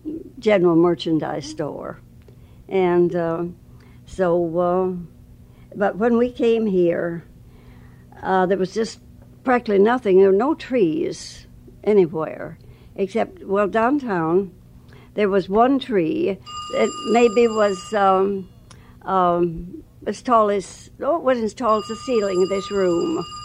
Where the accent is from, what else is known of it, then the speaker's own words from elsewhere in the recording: Eaton Rapids, Michigan, United States; In Michigan, close to Lansing, Eaton Rapids.